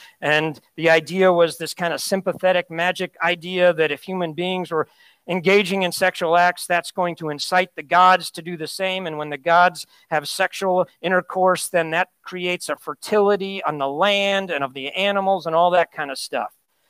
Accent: Chicago, Illinois, United States; So I grew up in Chicago.

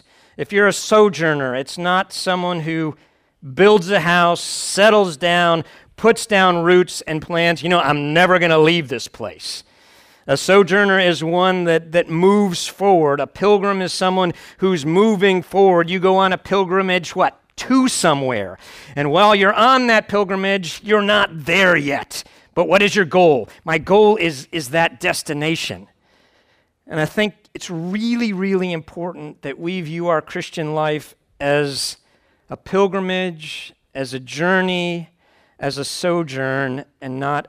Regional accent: United States; I grew up mainly outside of New York and Chicago, and there's some really cool things about big cities.

